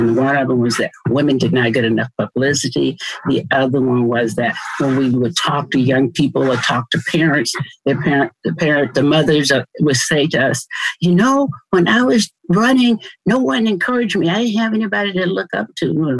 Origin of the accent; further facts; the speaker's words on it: the South, United States; So my involvement was that I knew I grew up in the South, and I grew up during the Jim Crow era.